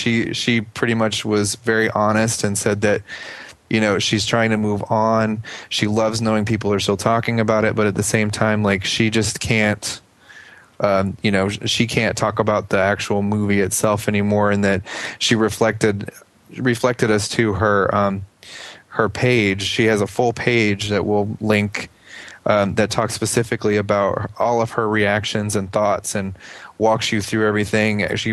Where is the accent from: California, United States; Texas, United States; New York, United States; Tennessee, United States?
Tennessee, United States; Nashville; I've had connection with her in the past because I'm from the Nashville area.